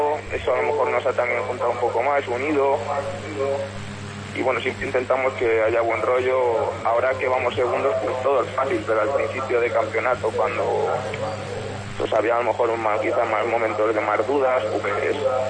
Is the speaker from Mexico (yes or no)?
no; Castile and León, Spain; yo como soy de Navarre de Márquez, de un pueblo de Ávila